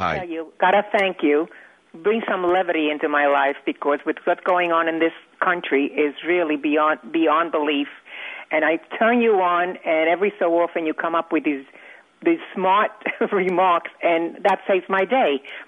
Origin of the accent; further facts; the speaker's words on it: Cuba; No, Cuban. I'm from Cuba.